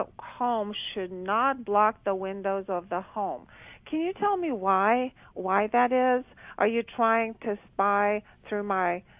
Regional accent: Romania; on my last trip to Romania, I went to my hometown and checked on my tree that I planted when I was about 12 years old, and it was still very much alive and huge.

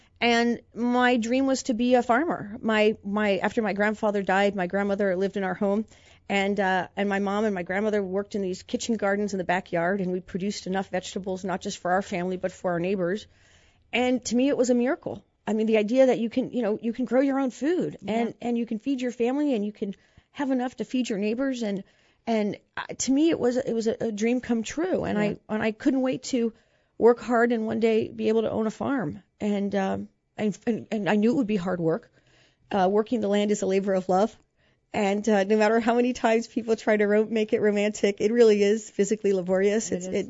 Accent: Mount Vernon, Virginia, United States; So I grew up in Mount Vernon, Virginia. I'm the youngest of three girls, and I grew up in a hardworking family.

